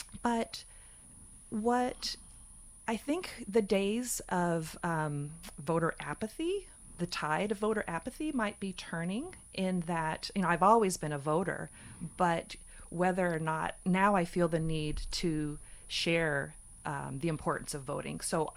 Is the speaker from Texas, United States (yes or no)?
yes; Dallas, Texas, United States; I grew up in Dallas, Texas